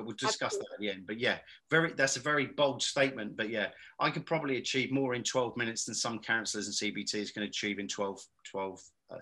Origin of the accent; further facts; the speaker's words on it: Great Yarmouth, East of England, United Kingdom; So the reason I mentioned I'm from Great Yarmouth is because it was a big holiday. It is a big holiday resort in the UK.